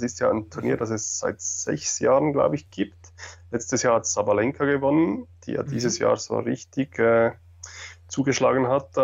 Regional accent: Basel-Landschaft, Switzerland; Genau, ich komme ursprünglich aus Basel-Land

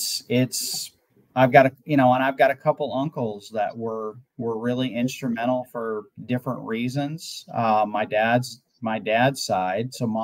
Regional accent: Midwest, United States; So as I moved, like I grew up in the Midwest, right?

